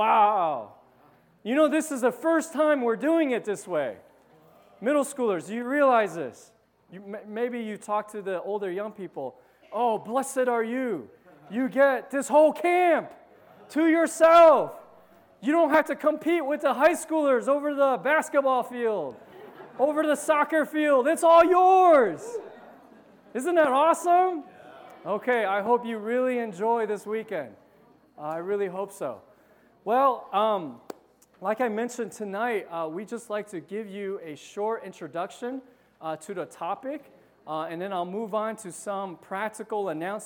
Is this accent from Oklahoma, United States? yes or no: no; Piscataway, New Jersey, United States; I am from Piscataway, New Jersey. Piscataway, it's a funny name. It's a name of an Indian tribe. And it's in the middle of New Jersey.